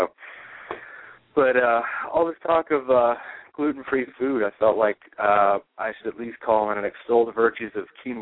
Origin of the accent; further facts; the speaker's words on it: South Carolina, United States; I'm from South Carolina. Just calling in, saying hi.